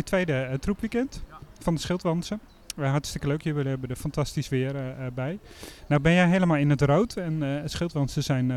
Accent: Olmen, Antwerp, Belgium; want ik kom uit Olmen

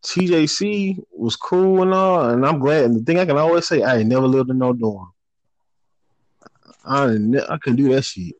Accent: Houston, Texas, United States; I'm from Houston. You can drive 5 minutes from my apartment, 10 minutes from my apartment, and just go into this big ass gated area, and it's just right there.

